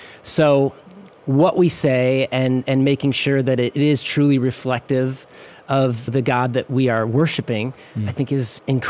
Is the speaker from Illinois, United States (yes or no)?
yes; Galesburg, Illinois, United States; Yeah, originally from Galesburg, Illinois.